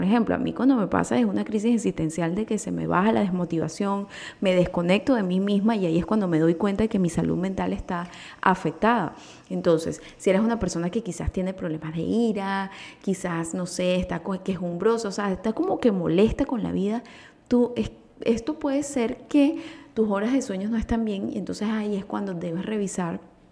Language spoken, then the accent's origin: Spanish; Venezuela; estando acá en Venezuela, en los últimos años hemos pasado como venezolanos muchos temas de migración.